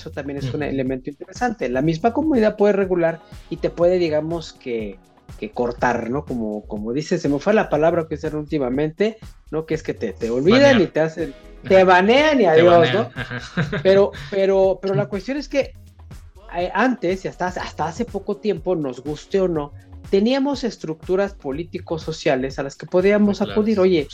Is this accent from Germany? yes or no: no; Mexico; Oye, sí, yo soy mexicano, somos mexicanos